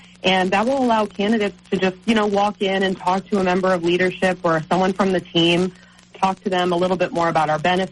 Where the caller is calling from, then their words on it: Rhode Island, United States; We're joining actually from Rhode Island.